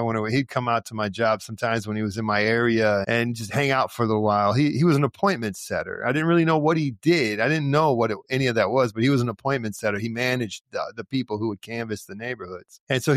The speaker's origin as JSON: {"language": "English", "town": "Detroit", "region": "Michigan", "country": "United States", "tie": "born or raised there", "said": "I was born and I grew up in Detroit, in an inner city."}